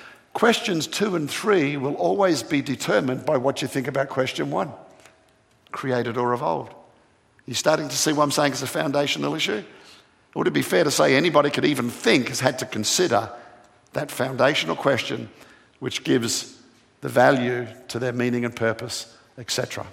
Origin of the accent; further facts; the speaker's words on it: Australia; now in Atlanta, United States; I come from Australia where we don't have a lot of churches. In fact, I often point out we think there are more churches in Atlanta where I live now than in the whole of Australia.